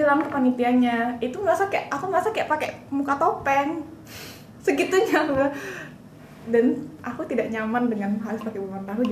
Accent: West Sumatra, Indonesia; Di kampung aku, di Sumatera Barat.

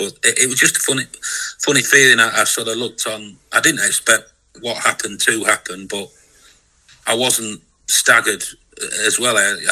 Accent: Doncaster, Yorkshire and the Humber, United Kingdom; I'm originally from Doncaster

